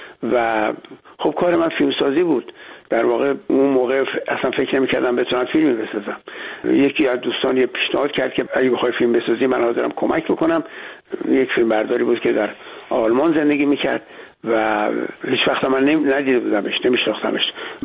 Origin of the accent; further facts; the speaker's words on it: Iran; moved away; ما از ایران اومدیم